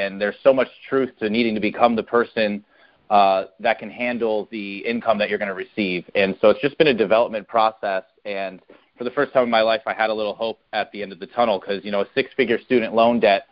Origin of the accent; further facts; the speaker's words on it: Myrtle Beach, South Carolina, United States; born there; also born or lived in New York; I was born right here in Myrtle Beach, South Carolina. I lived in North Carolina and Wilmington area for a part of my life, and I spent the rest of my life in upstate New York